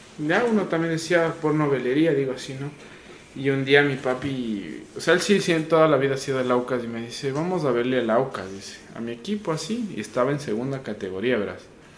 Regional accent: Ambato, Tungurahua, Ecuador; tengo 28 años, estudié gastronomía en Quito, soy de Ambato, soy un guaitambo, digamos así.

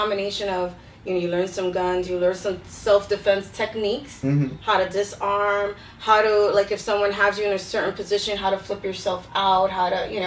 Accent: The Bronx, New York, United States; I'm from the Bronx. I'm used to music and city life and just a melting pot of everybody kind of knowing each other. I grew up in Eastchester Project, so it's like, you know who your neighbors are.

